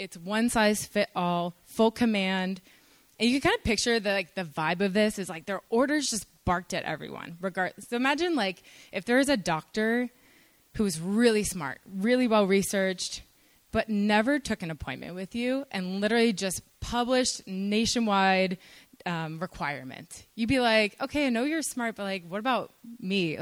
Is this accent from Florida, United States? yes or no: yes; Florida, United States; as a side note, I'm from Florida.